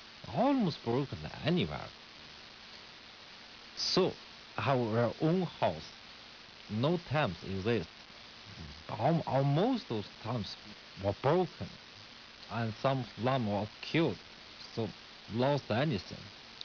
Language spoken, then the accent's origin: English; Inner Mongolia, China; Okay. I grew up in Bainor. It's called Banner.